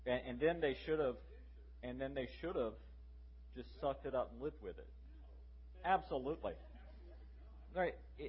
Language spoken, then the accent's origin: English; the South, United States; you know, I'm a Southerner, and to have been a part of such a great sham is really sad.